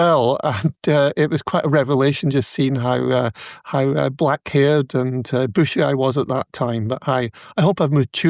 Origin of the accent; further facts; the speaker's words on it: Scotland, United Kingdom; what we Scots see as being quintessentially Scottish, whiskey, bagpipes, tartan, Celtic things